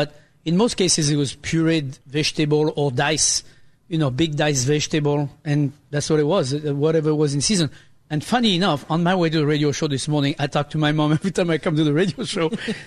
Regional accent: France; It's funny because when I grew up, obviously I grew up in France

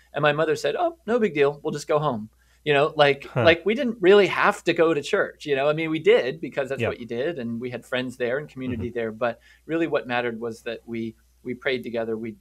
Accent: Plattsburgh, New York, United States; born there; Well, I was born in Plattsburgh, New York, way, way up in the North country, not too far from Canada

